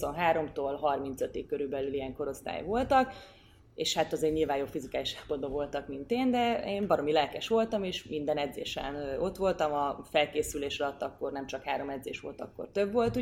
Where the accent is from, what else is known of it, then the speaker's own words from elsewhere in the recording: Győr-Moson-Sopron, Hungary; én Győr-Moson-Sopron megyei vagyok, elég erős volt nálunk a játékvezetés